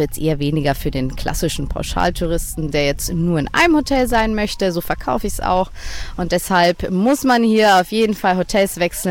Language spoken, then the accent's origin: German; Rot, Germany; ich komme aus Rot, habe ein kleines Reisebüro mit meiner Familie.